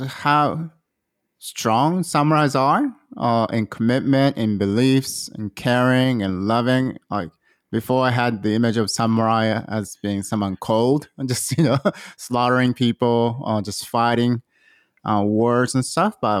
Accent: United States; Yeah, I grew up in America. Most of my friends were Christians

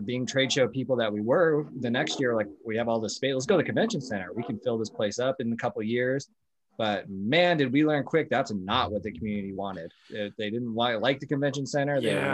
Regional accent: Albuquerque, New Mexico, United States; now in Las Vegas, United States; I grew up in Albuquerque, New Mexico, then moved to Vegas. So I've never like had a home team.

